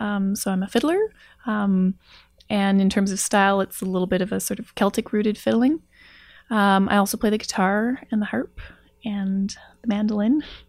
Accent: Edmonton, Alberta, Canada; born there; now in Calgary, Canada; Well, I'm based in Alberta. I'm living in Calgary right now, but I was born in Edmonton.

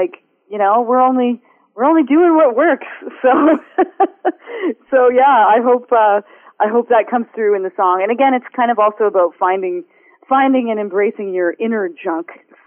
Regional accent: Windsor, Ontario, Canada; I had gone back there for a few years, my hometown, and kind of the sort of Windsor Detroit imagery comes up on the album

